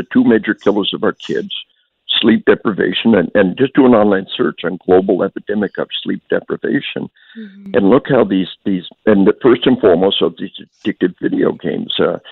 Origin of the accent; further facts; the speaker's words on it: Jonesboro, Arkansas, United States; You talked about my hometown of Jonesboro, Arkansas, March 1998.